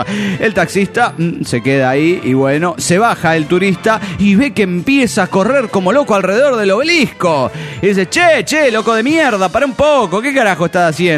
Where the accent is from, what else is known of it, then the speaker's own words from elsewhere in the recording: Zapopan, Jalisco, Mexico; de Zapopan.